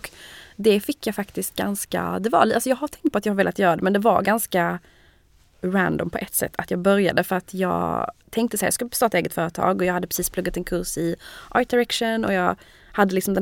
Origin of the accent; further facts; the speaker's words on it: Malmö, Skåne, Sweden; moved away as an adult; now in Paris, France; Jag är från Malmö. Jag har bott i Paris i 2 år